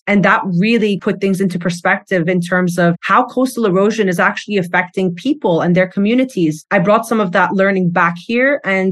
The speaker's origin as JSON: {"language": "English", "country": "United Arab Emirates", "tie": "born or raised there", "said": "I grew up in the UAE, so that made me really aware of how the climate was changing over the years."}